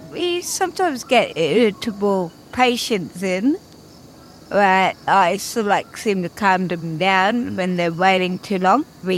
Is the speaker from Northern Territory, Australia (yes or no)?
yes; Darwin, Northern Territory, Australia; first language Kupapuingo; English is a second language; I am from Darwin, born and bred. I lived there all my life.